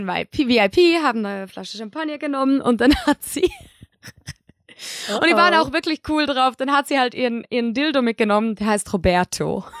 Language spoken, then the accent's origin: German; Switzerland; weil ich bin Schweizerin